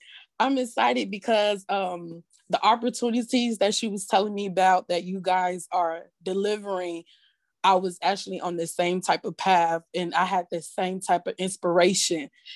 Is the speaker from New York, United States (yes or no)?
no; Chicago, Illinois, United States; I'm from Chicago.